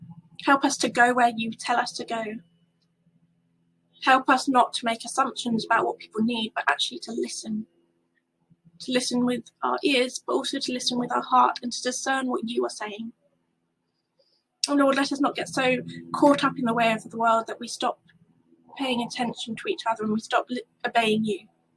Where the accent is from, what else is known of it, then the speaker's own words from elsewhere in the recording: London, United Kingdom; As a Londoner, I'm used to following the social convention that you sit in your seat, don't look at anyone else, and you keep yourself to yourself.